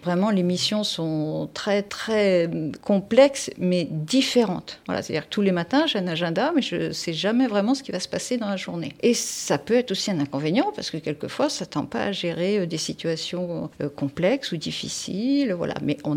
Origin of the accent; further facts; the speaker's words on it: Poitiers, Nouvelle-Aquitaine, France; Alors moi, je suis pas du tout de la région. Je suis du Poitou. Je suis née à Poitiers, donc j'ai fait mes études à Poitiers.